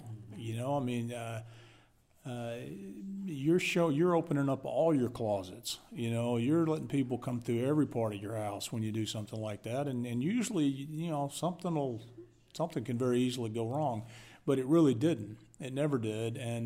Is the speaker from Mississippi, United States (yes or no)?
yes; Starkville, Mississippi, United States; I've been in Starkville, born and raised in Mississippi.